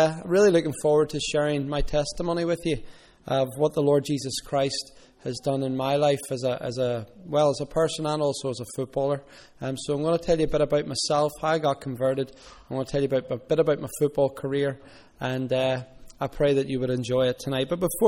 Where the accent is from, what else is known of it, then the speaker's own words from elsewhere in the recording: Belfast, Northern Ireland, United Kingdom; I grew up in East Belfast, in the shadow of the shipyard there, and also in the shadow of Glentoran Football Club